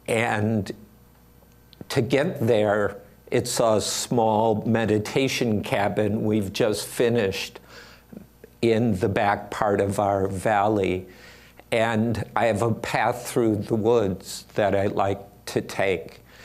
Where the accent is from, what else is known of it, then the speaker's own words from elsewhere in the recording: Illinois, United States; Somewhere growing up in the South Chicago suburbs, and this is probably before I went to college, I got the idea that being smart meant having sophisticated, complex ideas.